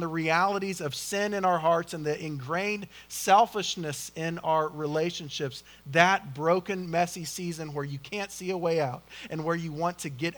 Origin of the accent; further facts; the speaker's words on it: Oklahoma, United States; I'm confident I'm butchering their names because I'm from Oklahoma, but you just got to deal with it, right?